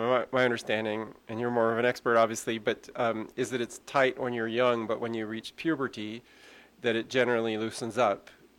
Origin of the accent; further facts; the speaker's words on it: England, United Kingdom; also born or lived in Canada; growing up in England and Canada